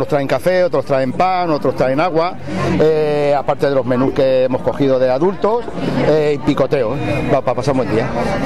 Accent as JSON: {"language": "Spanish", "town": "El Prat de Llobregat", "region": "Catalonia", "country": "Spain", "said": "Nosotros somos de aquí del Prat"}